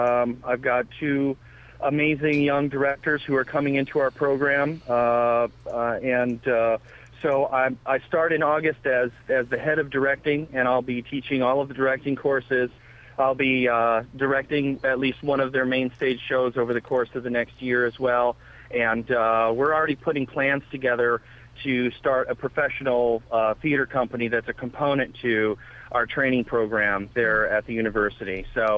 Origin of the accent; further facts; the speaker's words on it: Illinois, United States; it really kind of fed into my sensibilities being a Midwesterner. I was born and raised in Illinois, and spent the first formative years of my professional career in Chicago.